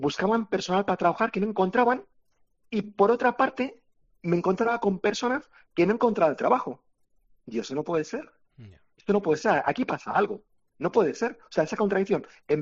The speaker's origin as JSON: {"language": "Spanish", "town": "Madrid", "region": "Community of Madrid", "country": "Spain", "also_born_or_lived": "abroad", "said": "Bueno, yo viví muchos años fuera de España. Decidí regresar a España, a Madrid. Yo soy madrileño."}